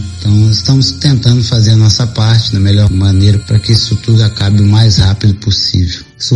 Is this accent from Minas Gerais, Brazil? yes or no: yes; Minas Gerais, Brazil; Eu fui nascido e criado no Manuel Honório